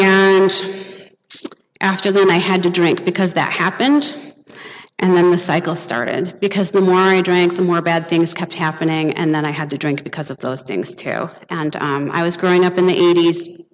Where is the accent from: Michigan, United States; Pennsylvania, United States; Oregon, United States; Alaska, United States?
Michigan, United States; Detroit; I grew up in Detroit, Michigan.